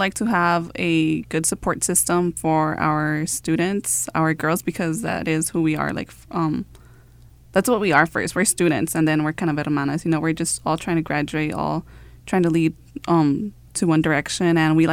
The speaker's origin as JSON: {"language": "English", "town": "Bakersfield", "region": "California", "country": "United States", "said": "I'm from originally from the Bakersfield area, but I moved out here to go to school at CSUN"}